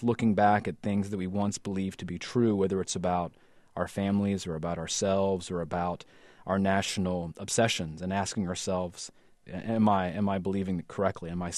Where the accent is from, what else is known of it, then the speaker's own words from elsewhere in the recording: North Carolina, United States; moved away as an adult; also born or lived in Louisiana; I grew up in North Carolina, but I left North Carolina when I was 25, and I moved to Louisiana to go to graduate school.